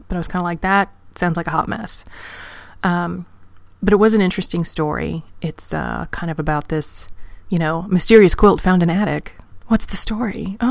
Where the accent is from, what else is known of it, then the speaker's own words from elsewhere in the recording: Virginia, United States; So I'm not originally from the Southern United States, although I don't know. I grew up technically mid-Atlantic, coastal Virginia, which could still be considered more South than anything else. However, my parents are Midwestern